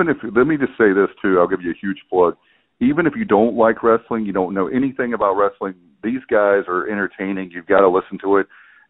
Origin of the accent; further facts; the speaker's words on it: North Carolina, United States; And I grew up in the South in the Triangle of North Carolina, where Jim Crockett Promotions was huge.